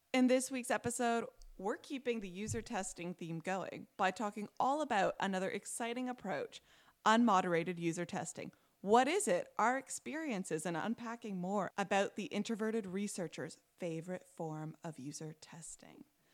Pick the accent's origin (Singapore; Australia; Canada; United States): Canada; But like as a Canadian, I really am just shaking my head.